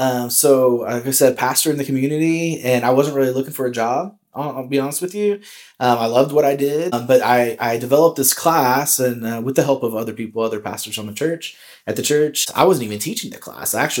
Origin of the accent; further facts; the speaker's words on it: Webb City, Missouri, United States; I'm originally from Webb City, Missouri is where I'm from. So that's a suburb of Joplin. It's a town of about 12,000 people.